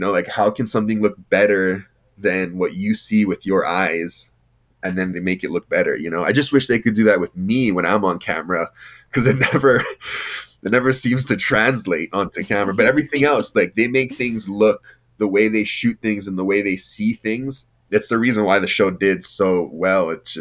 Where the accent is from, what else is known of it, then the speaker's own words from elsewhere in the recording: Waimea, Hawaii, United States; obviously born and raised in Waimea. My dad is Hawaiian.